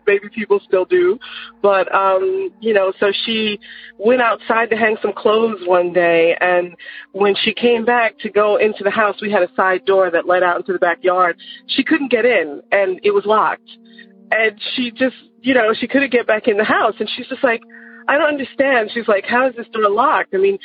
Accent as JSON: {"language": "English", "region": "New York", "country": "United States", "tie": "born or raised there", "lives_now": "Georgia, United States"}